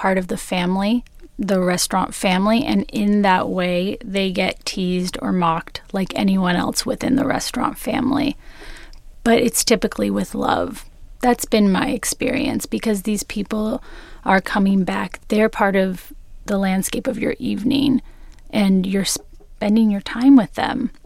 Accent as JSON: {"language": "English", "region": "California", "country": "United States", "said": "And I come from Southern California. I can get tomatoes all year round."}